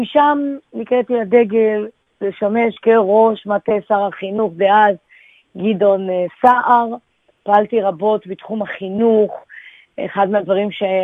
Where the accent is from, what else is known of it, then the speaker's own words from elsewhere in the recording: Lod, Central District, Israel; גדלתי בבית מאוד מאוד ליכודי בעיר לוד, אבי גם באותו במרוקו הוא כבר היה פעיל בתנועת ביתר